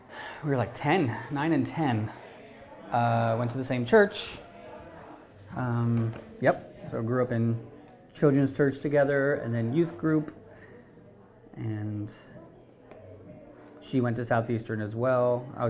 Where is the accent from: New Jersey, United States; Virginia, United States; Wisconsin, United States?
Virginia, United States; Gloucester; I did most of my growing up in Virginia, in Gloucester, Virginia.